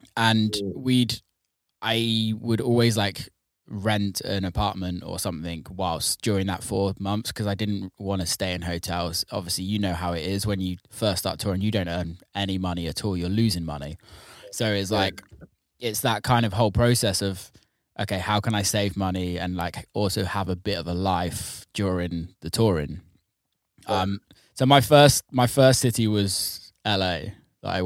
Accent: England, United Kingdom; now in Detroit, United States; obviously I'm English

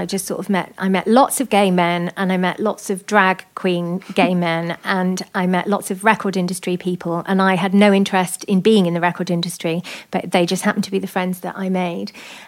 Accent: Wales, United Kingdom; now in London, United Kingdom; I'm from South Wales, and I moved to London

